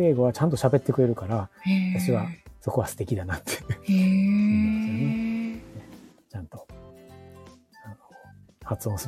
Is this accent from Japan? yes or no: yes; Kansai, Japan; まあでも、あ、私あの関西人全然関西人ですけど